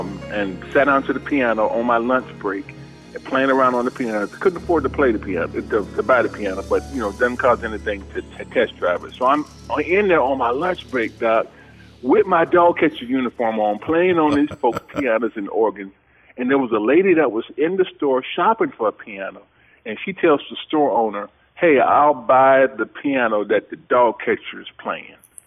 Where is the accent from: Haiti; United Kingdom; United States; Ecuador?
United States; Nashville, Tennessee; also born or lived in Florida; I'm a country boy. I'm from Nashville. I'm from Tennessee and Florida.